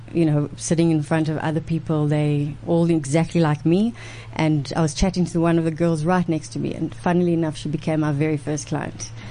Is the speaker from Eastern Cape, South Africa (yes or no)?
no; Durban, KwaZulu-Natal, South Africa; We've known each other since age 7, growing up in Durban.